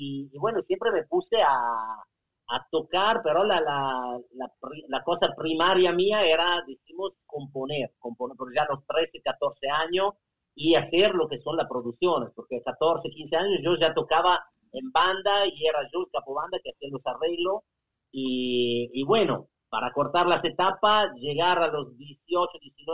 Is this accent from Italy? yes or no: yes; Italy; Spanish is a second language; yo soy italiano, nací en Italia y vivo en Italia.